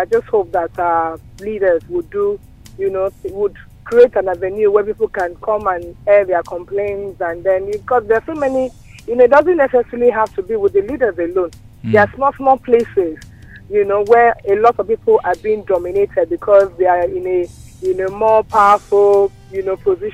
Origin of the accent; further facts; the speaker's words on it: Nigeria; It captured every, you know, thing that we are going through as Nigerian politically.